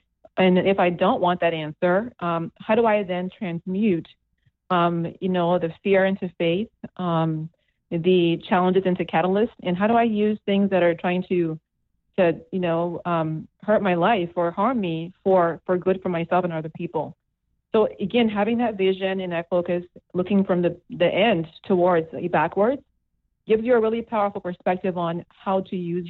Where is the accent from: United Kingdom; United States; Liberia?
Liberia; I've been through 3 wars. I'm from Liberia, West Africa, surviving wars